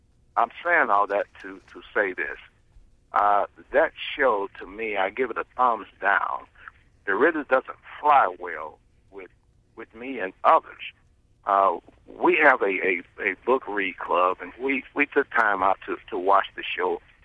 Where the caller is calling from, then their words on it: Alabama, United States; Well, I actually, and I'm calling from Alabama, and being a Memphis fan